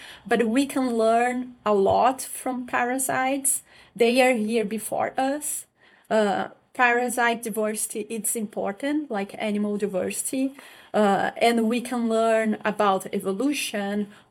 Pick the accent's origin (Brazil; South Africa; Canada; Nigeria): Brazil; English is a second language; now in United States; So I'm from Brazil. I got my DVM in Brazil.